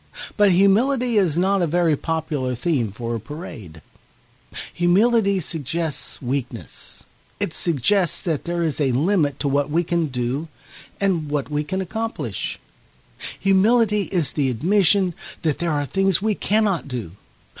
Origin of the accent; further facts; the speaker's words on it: United States; especially as an American, this text from today's lesson can be a bit confusing to us